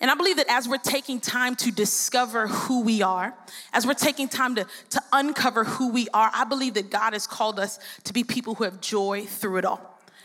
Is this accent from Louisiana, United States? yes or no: no; Brooklyn, New York, United States; I come from a different place. I come from Brooklyn, New York. I think that we have the best pizza.